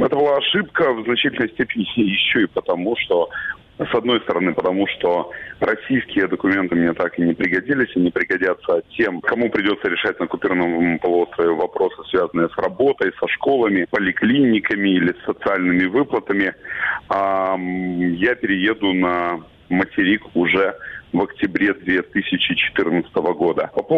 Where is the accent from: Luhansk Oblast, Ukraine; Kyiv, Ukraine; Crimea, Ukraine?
Crimea, Ukraine; moved away; Я отвечал, что я крымчанин. Мой внутренний украинец потеснит моего внутреннего крымчанина много позже, уже после переезда на материк и в Киев.